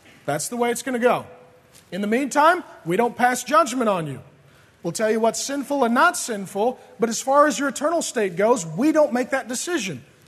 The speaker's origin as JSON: {"language": "English", "town": "SeaTac", "region": "Washington", "country": "United States", "tie": "born or raised there", "said": "Walking distance to my house growing up was 3 or 4 strip clubs. I grew up in SeaTac. Not a lot of Bible thumpers come out of airport areas, right?"}